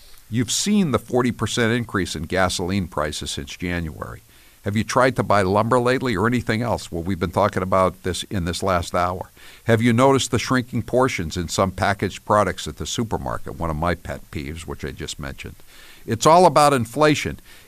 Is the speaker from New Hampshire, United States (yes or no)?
yes; New Hampshire, United States; 603, I'm an electrician from New Hampshire.